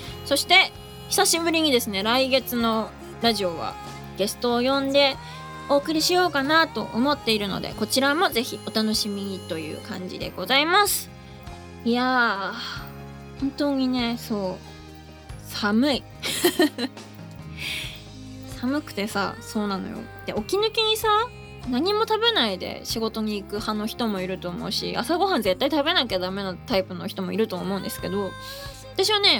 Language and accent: Japanese; Aomori, Japan; 地元が青森なので雪国の皆さんのことを特に気にかけてしまうんですが